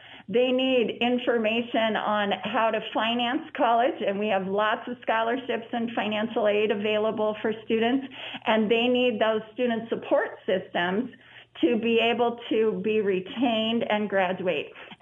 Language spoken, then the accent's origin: English; Dillon, Montana, United States; I grew up in Dillon, and I remember Eastern Montana College as being that alternative delivery provider expert in the state.